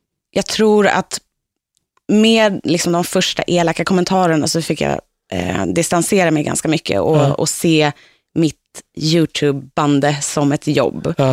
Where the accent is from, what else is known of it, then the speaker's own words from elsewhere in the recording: Nynäshamn, Stockholm County, Sweden; Från Nynäshamn.